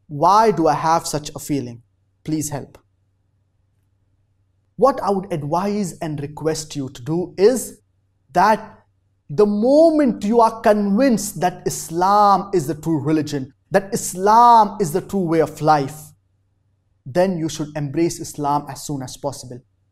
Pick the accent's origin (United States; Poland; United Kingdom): Poland; English is a second language; now in France; I am from Poland, but I'm currently studying medical engineering in France. I come from a very strong Christian family